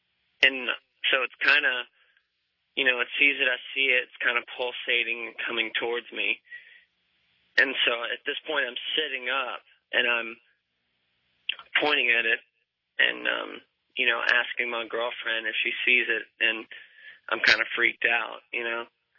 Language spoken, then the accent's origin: English; Arkansas, United States; I'm from Arkansas